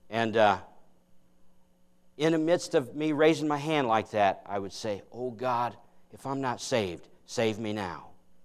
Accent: United States; I know none of you people in here have any bills, amen? We're from America.

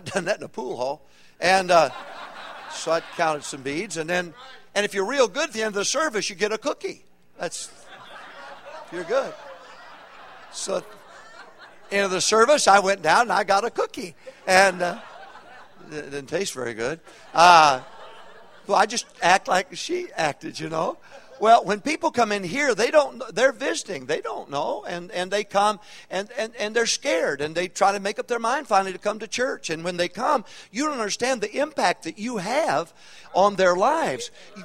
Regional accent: Arkansas, United States; Honestly, I'm from Arkansas. I hit the land of opportunity to get out.

